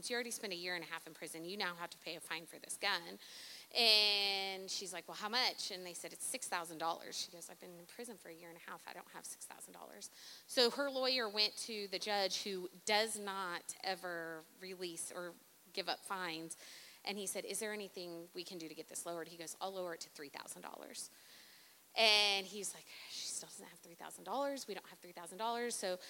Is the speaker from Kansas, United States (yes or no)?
yes; Wichita, Kansas, United States; she has no idea we're from Wichita, Kansas, from Reliance.